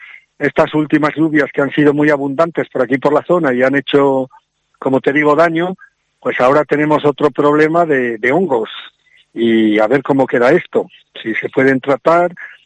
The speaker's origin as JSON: {"language": "Spanish", "town": "Zamora", "region": "Castile and León", "country": "Spain", "said": "mayoritariamente somos de aquí, de Zamora."}